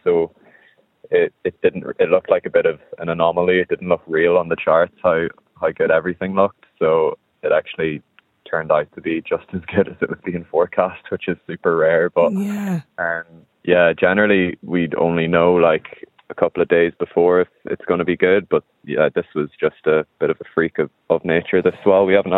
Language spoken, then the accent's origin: English; Bundoran, Ulster, Ireland; I'm from Bundoran myself